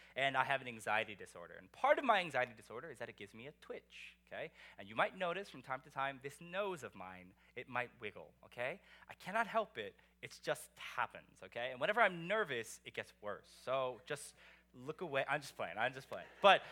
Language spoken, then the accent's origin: English; Virginia, United States; also born or lived in Korea; now in New York, United States; So I was born in Korea. I grew up here in kind of like the D.C., Virginia area, kind of bouncing back and forth between neighborhoods.